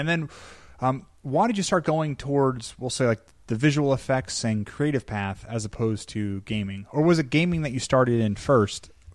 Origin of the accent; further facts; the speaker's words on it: New York, United States; now in Philadelphia, United States; Grew up on Long Island.